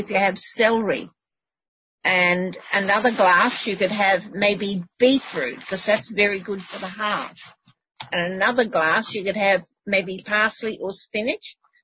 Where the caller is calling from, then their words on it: Western Australia, Australia; Hello, yeah … from Western Australia